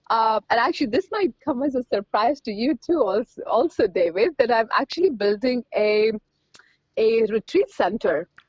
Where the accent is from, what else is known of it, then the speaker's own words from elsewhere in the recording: India; So I grew up in India, and I come from a Sikh family.